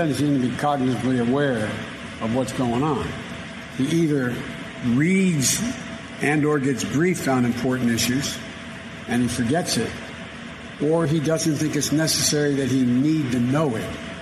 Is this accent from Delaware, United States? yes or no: yes; Wilmington, Delaware, United States; Where is the Wilmington, the Delaware State News? I mean, Delaware News Journal, I should say. That's my hometown team.